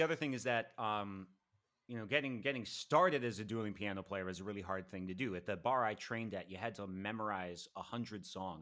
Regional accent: California, United States; I'm from the Bay Area.

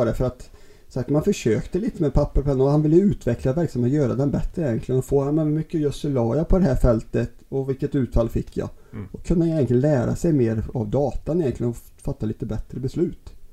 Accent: Västra Götaland County, Sweden; accent: Västgöte; så sitter vi ute på Varaslätten. Där har min fantastiskt fina dialekt som är Västgöte.

